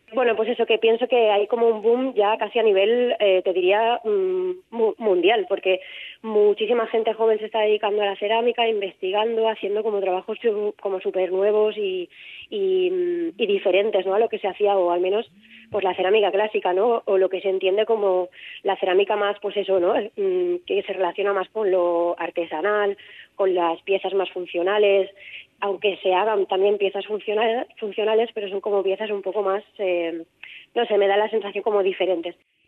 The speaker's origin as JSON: {"language": "Spanish", "town": "Valencia", "region": "Valencian Community", "country": "Spain", "said": "yo soy de Valencia y creo que de alguna manera me sale, ¿no?, esta parte más mediterránea."}